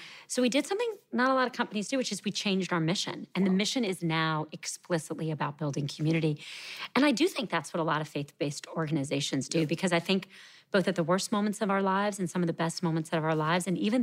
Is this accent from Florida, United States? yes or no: yes; Miami, Florida, United States; Well, I grew up in Miami, Florida. My father was a doctor. My mother was a community activist and teacher.